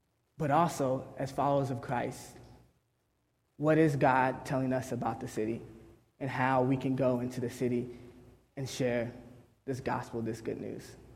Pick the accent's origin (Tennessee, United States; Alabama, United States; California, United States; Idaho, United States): California, United States; Los Angeles; That as city kids growing up in Los Angeles, all we knew was what we seen around us.